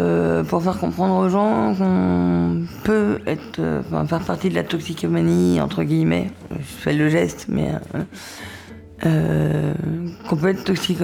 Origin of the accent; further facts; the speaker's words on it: Pays de la Loire, France; J'ai grandi, je viens de la campagne, je viens de la Mayenne, la campagne. J'ai grandi avec mes parents et mes deux frères jusqu'à l'âge de mes 6 ans. Et j'étais à la campagne, je vivais au milieu des animaux.